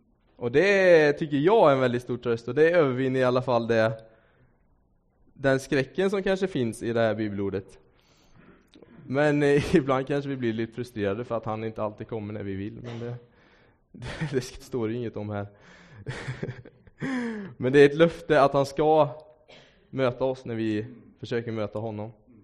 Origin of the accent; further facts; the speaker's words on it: Åsarp, Västra Götaland County, Sweden; now in Varberg, Sweden; Och jag kommer ifrån Åsarp, heter det. Det är uppe på Västgötaslätten.